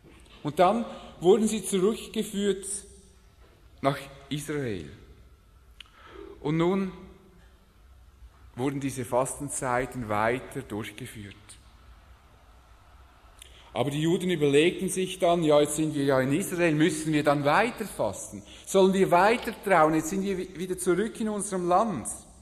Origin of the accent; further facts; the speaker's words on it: Switzerland; Wir erleben das als Schweizer immer so bei uns in den eigenen vier Wänden